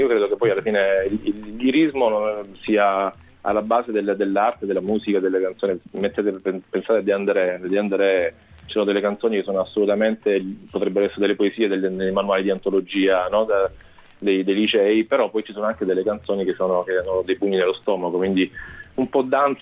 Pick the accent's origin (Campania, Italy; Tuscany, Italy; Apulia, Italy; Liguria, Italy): Apulia, Italy; Sava; Sì, c'è Giuseppe Doria, che è un altro nostro amico del mio paese d'origine, di Sava